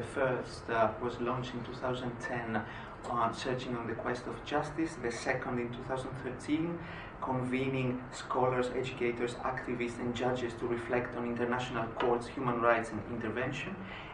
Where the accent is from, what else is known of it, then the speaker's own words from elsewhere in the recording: Greece; moved away as an adult; now in Cambodia; I'm originally from Greece, but in the last 4 years I live in Cambodia.